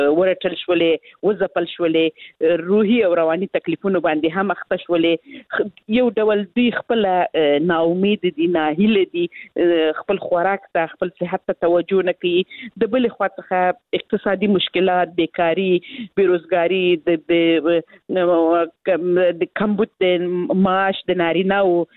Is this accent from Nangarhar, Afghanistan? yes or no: no; Helmand, Afghanistan; زه خپله د هلمند ولایت څخه یم